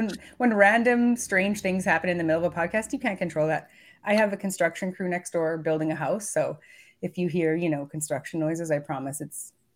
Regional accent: Alberta, Canada; I grew up in Northern Alberta in Canada.

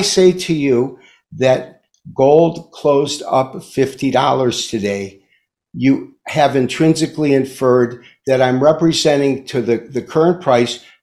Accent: Detroit, Michigan, United States; born there; accent: Midwestern; also born or lived in California; I'm not. I was born in Detroit.

